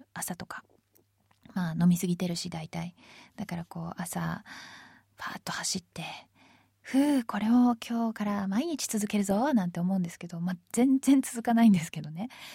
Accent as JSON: {"language": "Japanese", "town": "Itabashi", "region": "Tokyo", "country": "Japan", "said": "私も同じ板橋出身ということで、妙な地元意識で最初から結束力も高かったですし、"}